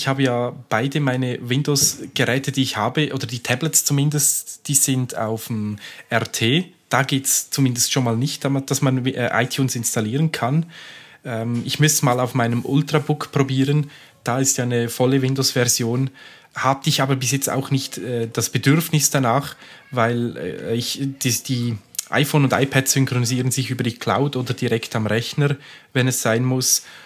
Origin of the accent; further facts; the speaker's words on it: Switzerland; Genau, bei uns in der Schweiz gibt es von der Bundesbahn, SBB wird die so genannt, ein gratis WLAN.